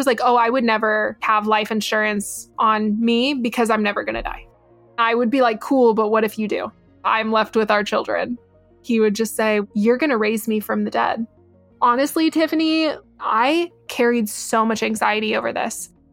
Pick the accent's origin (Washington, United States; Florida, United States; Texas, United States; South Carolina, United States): Texas, United States; San Antonio; They thought he was so godly because we're from San Antonio.